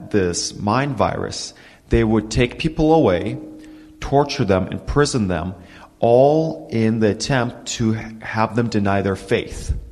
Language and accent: English; Ukraine; English is a second language; So my family, we come from the Soviet Union, from the Ukraine region.